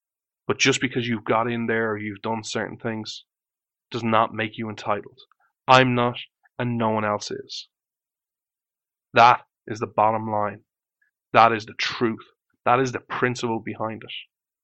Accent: Ireland; born there; I was born in Ireland.

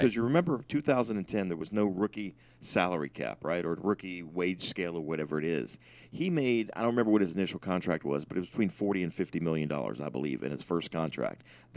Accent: Brandon, Florida, United States; Because it's my hometown restaurant in Brandon, Florida.

